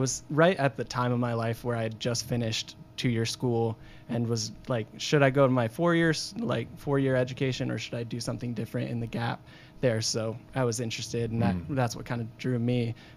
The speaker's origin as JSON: {"language": "English", "region": "Iowa", "country": "United States", "said": "Well, I'm from Iowa. She's from Louisiana. We both got called to go to Hillsong College in Sydney, Australia."}